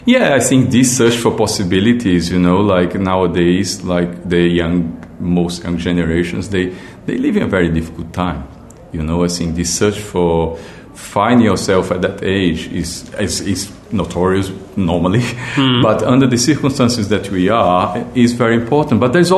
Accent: Recife, Pernambuco, Brazil; moved away as an adult; But for me, the relationship was very, very personal because I come from Recife. I lived in Recife until I was 23, if I'm not wrong now, and then I moved to Europe.

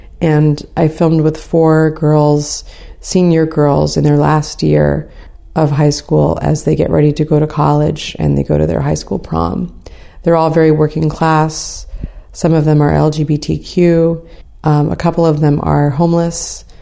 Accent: San Bernardino, California, United States; I grew up in San Bernardino, California. This is one of the poorest and most dangerous cities in the state of California. That's where I was born and raised.

